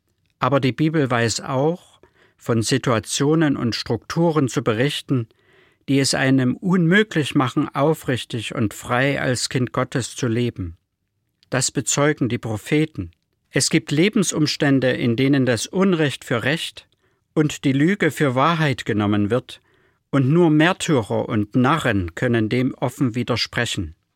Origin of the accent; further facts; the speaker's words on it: Germany; Ich bin in der DDR aufgewachsen